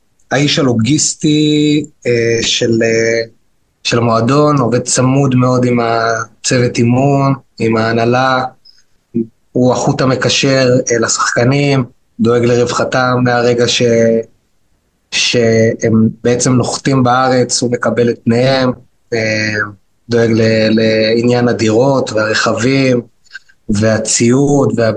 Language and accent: Hebrew; Northern District, Israel; born there; המשפחה מגיעה מירושלים, אני נולדתי כבר בצפון